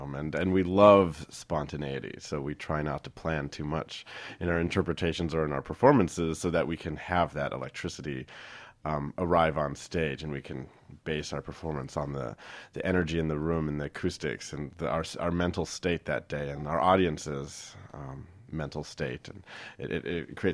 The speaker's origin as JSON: {"language": "English", "region": "Minnesota", "country": "United States", "said": "Liz is from Chicago, and I'm from Minnesota, northeast of St. Paul, and we have that in common."}